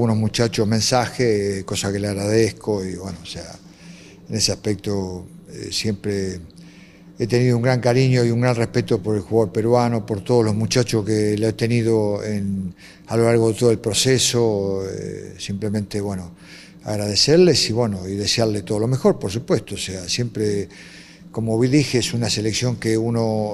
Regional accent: Argentina; soy argentino, y eso no va a cambiar nunca nada mi nacionalidad

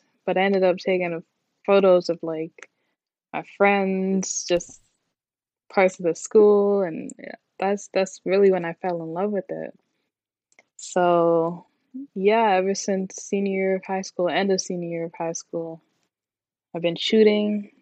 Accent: Toronto, Ontario, Canada; now in Atlanta, United States; I am a photographer from Toronto, but I'm based here in Atlanta. I've been based here since I started shooting.

